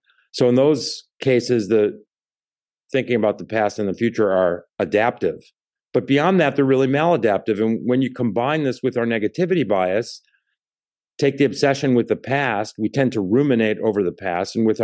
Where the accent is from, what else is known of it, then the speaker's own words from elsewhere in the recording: Chicago, Illinois, United States; We're both from the Chicago area. We both ended up out here.